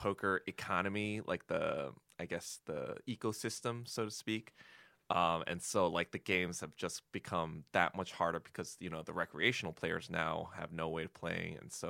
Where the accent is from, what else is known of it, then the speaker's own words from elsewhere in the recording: Hartsdale, New York, United States; also born or lived in Yonkers; So I lived there for a little bit, and then I moved to a town called Hartsdale. But really, I was like in the Ardsley School District.